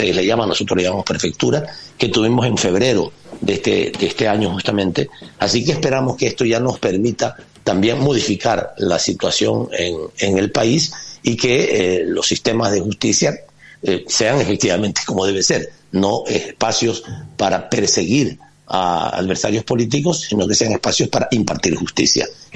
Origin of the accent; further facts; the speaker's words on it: Ecuador; estar con mis amigos y con mi familia, con mi pueblo, y también para ponerme ahí en el equipo de transformación de este país